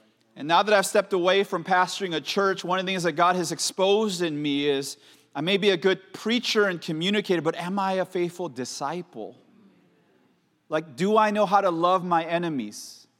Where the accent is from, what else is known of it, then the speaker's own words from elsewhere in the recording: Oakland, California, United States; You see, I grew up in California, right, as a little kid. I grew up in Oakland